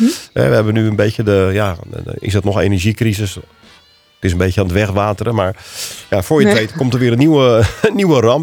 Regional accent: Netherlands; Of zijn wij Nederlanders, maken wij ons daar al drukker over?

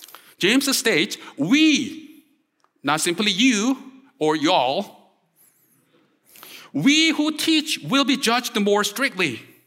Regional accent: South Korea; accent: Korean; English is a second language; Probably I don't need to do that because I tend to accentuate each and every word with my Korean accent, right?

